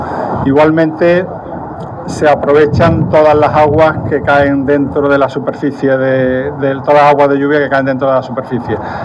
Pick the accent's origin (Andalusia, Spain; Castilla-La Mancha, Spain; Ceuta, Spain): Andalusia, Spain; Málaga; especialmente para mí como arquitecto, como malagueño y malaguista.